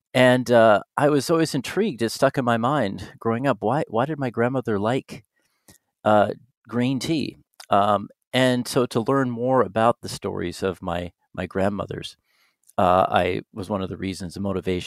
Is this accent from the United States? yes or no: yes; Tacoma, Washington, United States; I grew up in Tacoma, Washington, which is near Seattle.